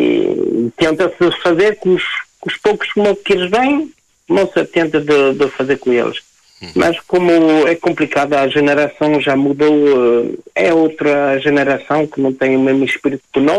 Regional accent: Portugal; now in France; sou português, sempre a minha nacionalidade portuguesa

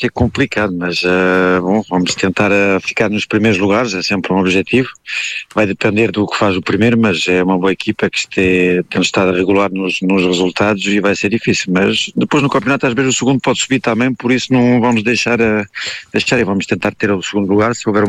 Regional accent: Porto, Norte, Portugal; sou lá da região do Porto, por isso sou para a minha região.

